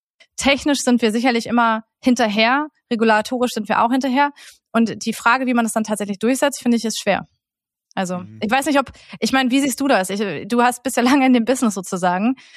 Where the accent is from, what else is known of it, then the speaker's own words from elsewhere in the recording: United States; Erstens, ich bin selber Amerikanerin. Ich kam gerade vor einer Woche wieder zurück aus den Staaten